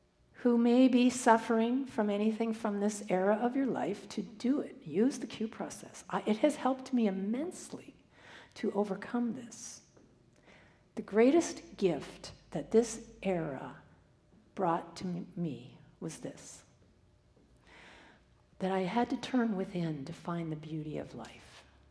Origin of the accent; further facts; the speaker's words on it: Canada; my first ministry in my hometown in Canada.